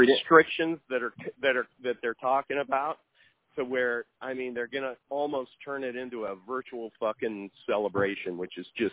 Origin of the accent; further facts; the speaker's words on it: Goodland, Kansas, United States; also born or lived in Ames, Iowa; I was born in Goodland, Kansas, which is, you know, 4,000 people, right? I didn't move from there until I was 12 years old.